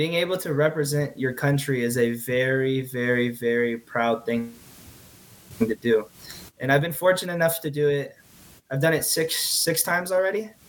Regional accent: Houston, Texas, United States; I love Houston. I don't want to leave. Like, it's my hometown. I've been here forever. Yeah. I still live at home with my parents.

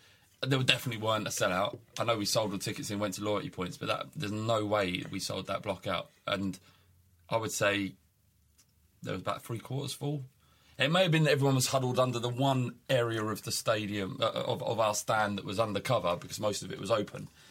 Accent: England, United Kingdom; Yeah, because we're English

